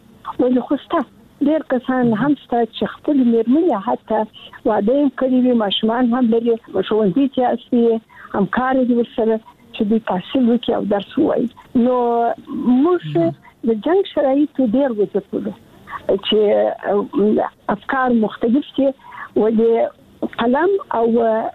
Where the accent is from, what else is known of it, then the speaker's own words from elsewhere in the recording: Kandahar, Afghanistan; زه د کندهار یم، د کندهار د عمومي اعلی لیسې کې مې زده کړې وکړې او کابل پوهنتون ته ولاړم